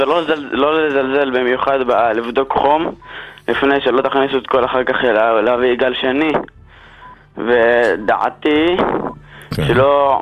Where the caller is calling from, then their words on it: Migdal HaEmek, Northern District, Israel; מגדל העמק.